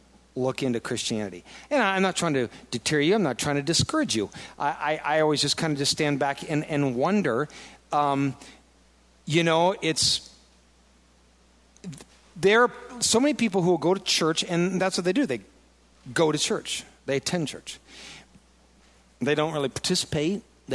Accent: Iowa, United States; And I don't, I'm from Iowa. You know, we're Midwest folks.

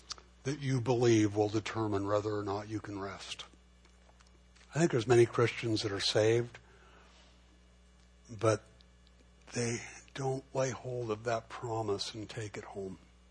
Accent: Los Angeles, California, United States; I grew up in East L.A., you know, we were like three houses off Whittier Boulevard.

